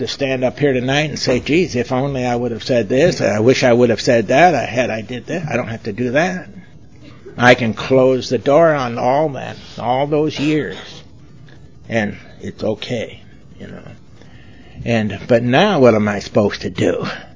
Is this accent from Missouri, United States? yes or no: no; Los Angeles, California, United States; now in Charlotte, United States; You know, sometimes I'm from Los Angeles, and I know a lot of people there.